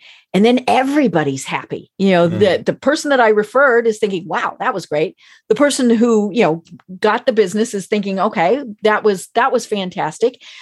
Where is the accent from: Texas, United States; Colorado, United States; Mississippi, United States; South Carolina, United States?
Colorado, United States; now I'm from Colorado where we had, you know, all these 14ers